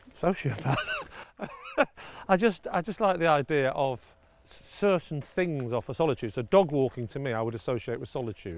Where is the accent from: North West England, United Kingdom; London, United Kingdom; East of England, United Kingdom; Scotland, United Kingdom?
North West England, United Kingdom; Rochdale; And so we grew up in Rochdale in the Dog and Partridge.